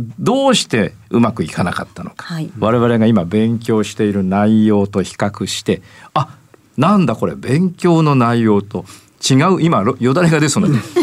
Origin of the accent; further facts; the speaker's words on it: Ibaraki, Japan; やっぱり俺も茨城出身。